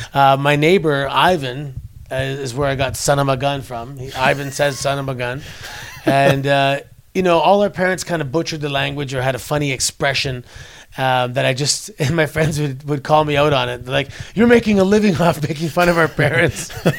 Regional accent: Mississauga, Ontario, Canada; Growing up in Canada, in Mississauga, almost all of my friends were first generation Canadians.

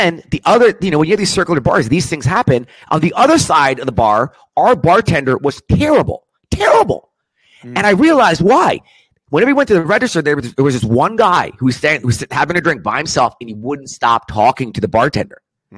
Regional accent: United States; I don't have no culture. I was raised in America. I'm a coconut, dude.

